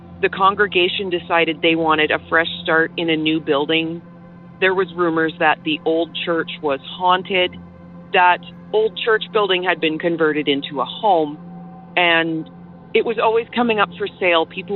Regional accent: Bassano, Alberta, Canada; I have another one about my hometown that I grew up in of Bassano, Alberta.

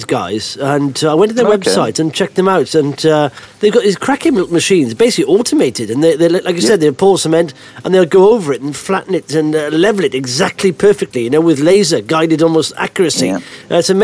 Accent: Blackwood, Wales, United Kingdom; Well, that is my hometown in the valleys of South Wales.

